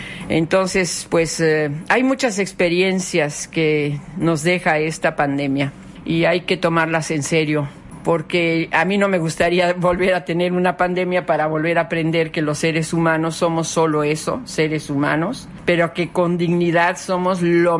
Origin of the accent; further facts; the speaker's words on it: Mexico; Eso es lo que somos los mexicanos.